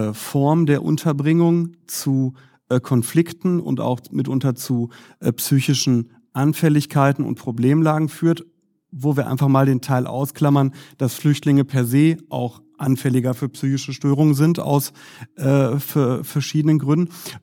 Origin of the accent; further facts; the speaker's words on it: Herne, North Rhine-Westphalia, Germany; Ich komme ja aus Herne. Und Herne ist im Ruhrgebiet.